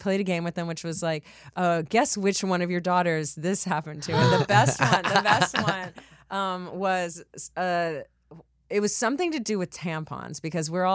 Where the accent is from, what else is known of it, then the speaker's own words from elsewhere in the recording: Texas, United States; I'm from Texas.